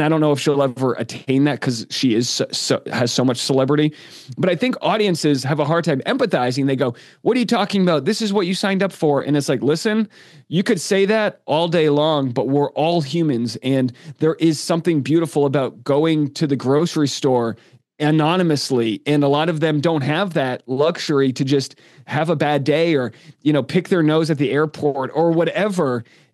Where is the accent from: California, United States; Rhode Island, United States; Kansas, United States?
Rhode Island, United States; I'm from Rhode Island. There's like two counties. We get like one representative. It's a small state.